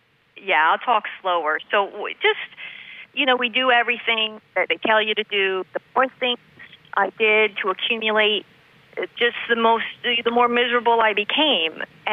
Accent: New Jersey, United States; And, you know, I'm from New Jersey, and I lived a hectic lifestyle, and I worked long and hard.

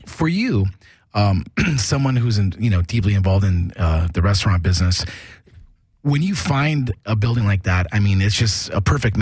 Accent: California, United States; just growing up in SoCal, I've had a lot of experience

